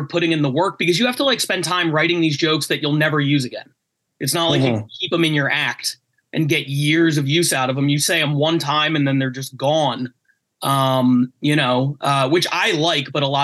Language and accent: English; Philadelphia, Pennsylvania, United States; No, I'm from Philly, like professional.